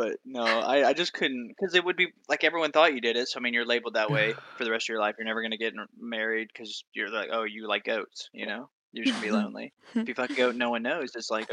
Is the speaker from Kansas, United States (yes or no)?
no; Oklahoma, United States; Hey, I'm from Oklahoma. I ain't got no shame talking to goats.